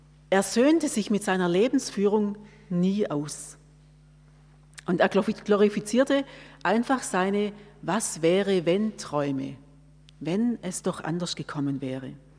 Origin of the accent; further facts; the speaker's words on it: Deufringen, Baden-Württemberg, Germany; born there; now in Aidlingen, Germany; Also gebürtig aus Däufringen, aber schon viele Jahre hier in Aidlingen in der Schwesternschaft.